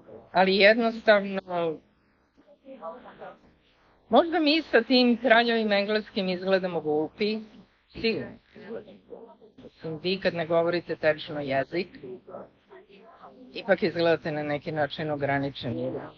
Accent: Mostar, Federation of Bosnia and Herzegovina, Bosnia & Herzegovina; now in United States; Ja sam bila izbeglica iz Mostara, vraćajući se nazad kući.

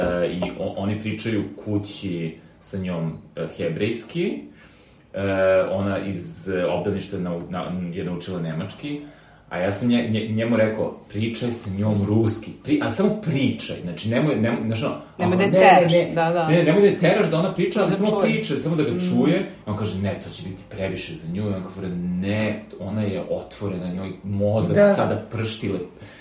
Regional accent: Belgrade, Serbia; onda ovaj, mislim, ja sam Beograđanin.

